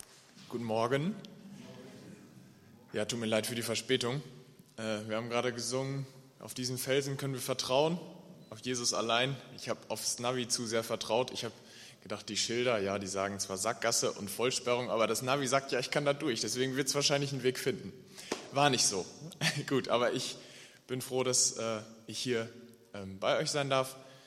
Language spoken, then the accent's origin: German; Lower Saxony, Germany; Und ursprünglich komme ich aus Ostfriesland. Und jetzt sind wir halt hier nach in Nordosten gezogen.